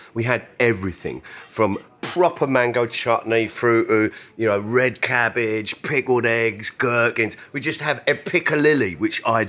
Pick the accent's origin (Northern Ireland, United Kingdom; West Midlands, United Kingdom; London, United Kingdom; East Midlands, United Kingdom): London, United Kingdom; Clapham; Where I live, I grew up in Clapham.